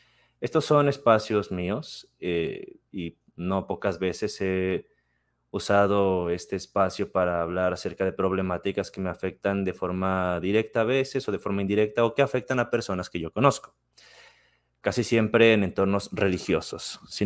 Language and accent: Spanish; Mexico; Como ustedes sabrán, yo vivo en México. Yo soy mexicano. Yo vivo en un estado llamado Jalisco, en la ciudad de Guadalajara. Guadalajara, Jalisco, México.